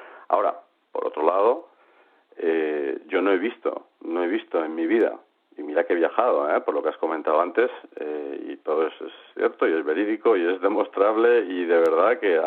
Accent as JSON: {"language": "Spanish", "town": "Las Palmas", "region": "Canary Islands", "country": "Spain", "tie": "born there", "said": "yo es que soy africano, claro, yo nací en Las Palmas. Geográficamente soy africano"}